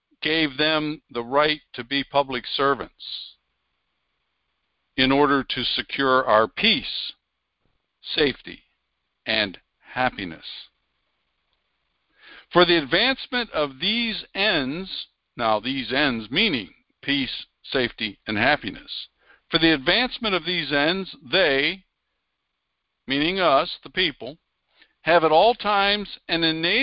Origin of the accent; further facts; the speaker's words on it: Pennsylvania, United States; because that's my home state, Pennsylvania's Constitution